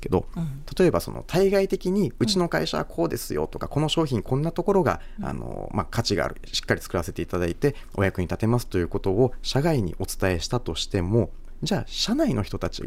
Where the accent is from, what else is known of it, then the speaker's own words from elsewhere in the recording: Kyushu, Japan; でもそれはもう僕も九州男児なので似たようなところはありますので